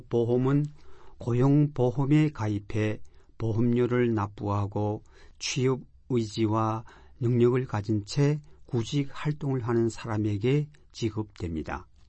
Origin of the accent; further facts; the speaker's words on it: North Korea; now in Japan; 저는 북조선 출신자로서 일본에 와서 일본 사회에서 생활한 경험이나 지식이 없었기 때문에 많은 어려움을 겪었습니다.